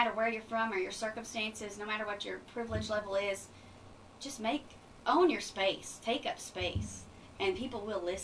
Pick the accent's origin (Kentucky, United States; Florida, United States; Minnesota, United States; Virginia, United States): Kentucky, United States; also born or lived in Scott County, Kentucky; for the first 3 years of my life, I grew up in Scott County, Kentucky, because my dad worked at the Toyota plant in Georgetown. And we moved to Powell County